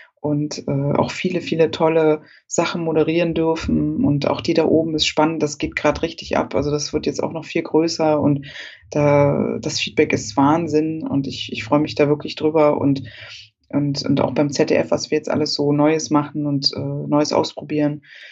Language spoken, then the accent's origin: German; East Germany, Germany; born there; Ich bin ja noch in der DDR geboren und hab's ja aber ja nicht so richtig mitbekommen, aber bin eben sehr ostsozialisiert über meine Familie.